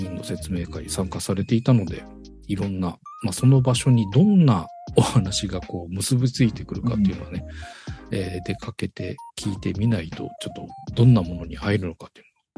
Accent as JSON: {"language": "Japanese", "town": "Yokohama", "region": "Kanagawa", "country": "Japan", "said": "僕の地元の横浜だったりとかっていうところで"}